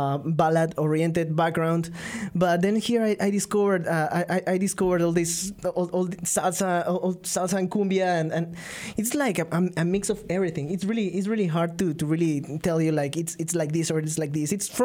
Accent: Peru; moved away as an adult; I'm originally from Peru.

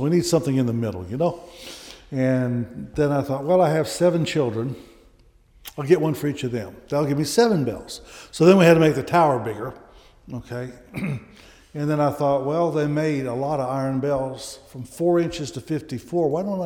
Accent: Scotland, United Kingdom; I'm Scottish, by the way.

